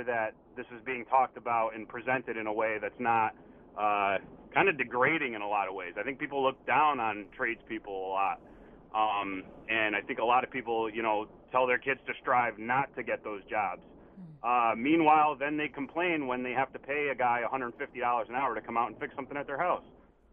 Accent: West Hartford, Connecticut, United States; And I grew up in West Hartford, where kind of the common thing was, you know, to go to either Conard or Hall and then make your way to college like my older siblings did.

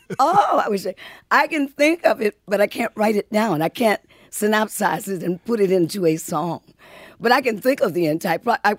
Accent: Detroit, Michigan, United States; I didn't think anything about Muscle Shoals. I was from Detroit. So no, I didn't go.

